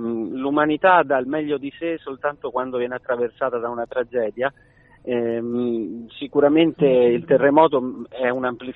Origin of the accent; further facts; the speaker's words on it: Rome, Lazio, Italy; È un racconto fatto da un romano, perché io sono di Roma